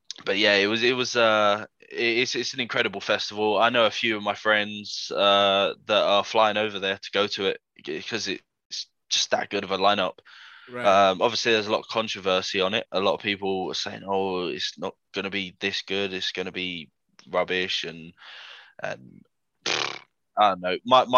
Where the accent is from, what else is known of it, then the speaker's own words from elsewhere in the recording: London, United Kingdom; But I grew up in North London.